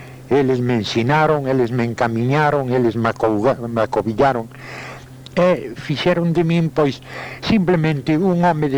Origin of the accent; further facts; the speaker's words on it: Ourense, Galicia, Spain; E pasei a miña vida, pois, prácticamente en Ourense